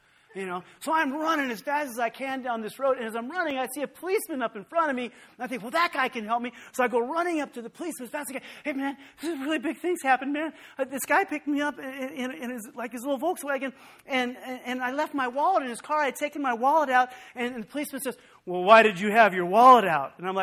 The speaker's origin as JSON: {"language": "English", "region": "Nevada", "country": "United States", "said": "because I'm from Nevada. So by the time, like, pot gets to Nevada, it's like a bale of straw hay."}